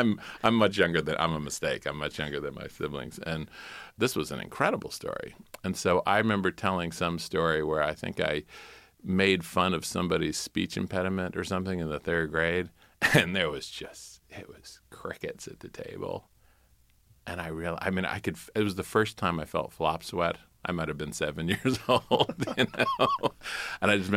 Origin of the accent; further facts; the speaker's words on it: South Carolina, United States; I'm from South Carolina, and there's a rich hit tradition of being in newspapers.